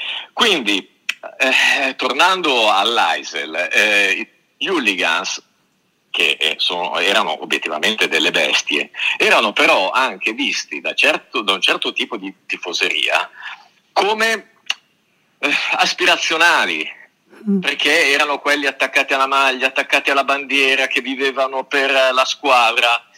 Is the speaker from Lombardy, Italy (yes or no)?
yes; Milan, Lombardy, Italy; io sono di Milano